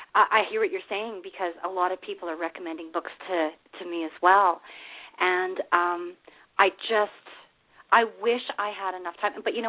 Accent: Canada; So, yes, I'm from Canada. Hello. Hello, world.

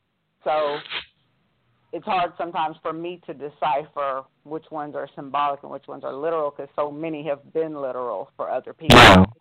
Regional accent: Atlanta, Georgia, United States; I'm from Atlanta.

